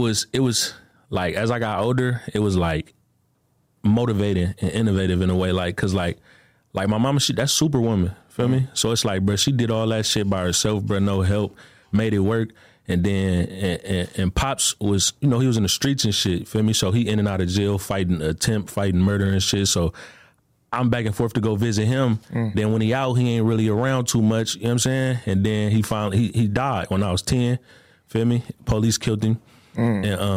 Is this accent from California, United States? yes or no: yes; Oakland, California, United States; That's where I grew up in Oakland.